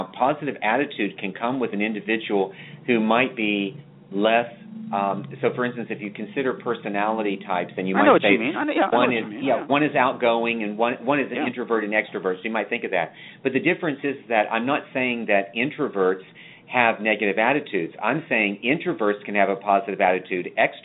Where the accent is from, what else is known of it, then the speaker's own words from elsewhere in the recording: Charleston, South Carolina, United States; I'm here from Charleston, South Carolina, where even when it rains, the sun still shines.